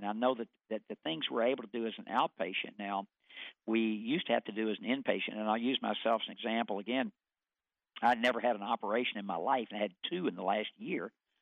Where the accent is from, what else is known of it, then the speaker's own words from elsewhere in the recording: Mountain Home, Tennessee, United States; I have one in my hometown, Mountain Home VA, that can see you and take care.